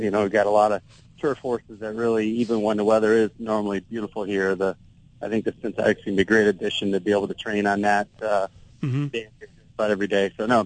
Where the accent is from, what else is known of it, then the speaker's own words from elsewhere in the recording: Santa Monica, California, United States; also born or lived in Michigan; we moved from Michigan to Santa Monica, California. I was 10